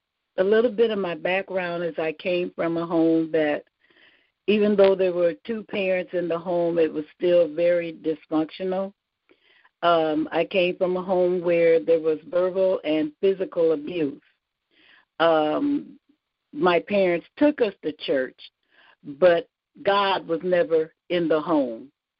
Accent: Minnesota, United States; and then I'm from Minnesota, so it gets very cold there.

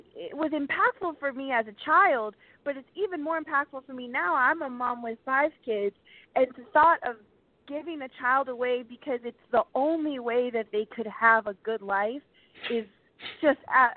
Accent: Florida, United States; I always knew that I wanted to be an immigration attorney because I grew up in Florida

